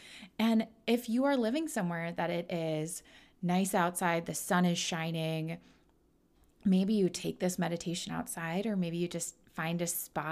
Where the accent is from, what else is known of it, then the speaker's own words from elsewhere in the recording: Midwest, United States; Now, I'm born and raised in the Midwest. I've lived in all sorts of different climates and places.